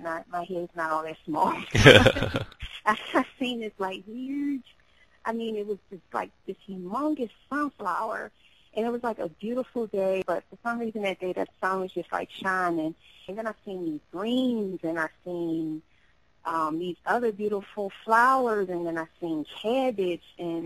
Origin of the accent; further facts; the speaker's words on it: Philadelphia, Pennsylvania, United States; I'm from Philadelphia, born and raised, grew up majority of my life in West Philadelphia.